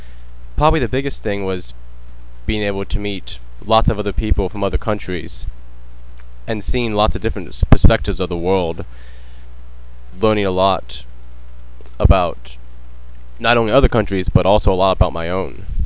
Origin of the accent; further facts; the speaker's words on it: North Carolina, United States; I'm from America, specifically North Carolina.